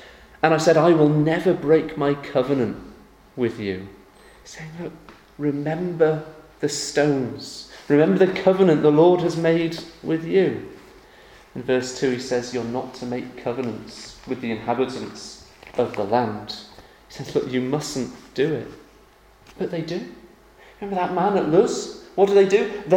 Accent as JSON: {"language": "English", "region": "England", "country": "United Kingdom", "said": "because I'm an Englishman and I'm in Wales"}